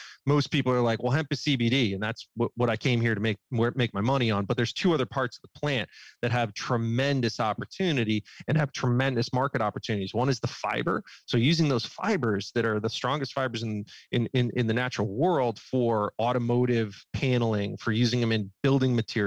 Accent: West Coast, United States; I was from the West Coast.

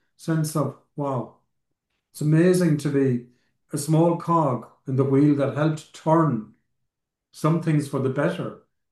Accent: Ireland; was probably the most profound time of my life as an Irish person.

